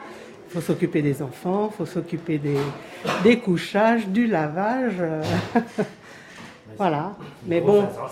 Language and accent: French; Asnières-sur-Seine, Île-de-France, France; moi, je suis née à Asnières, j'ai fait ma scolarité à Asnières, je me suis mariée à Asnières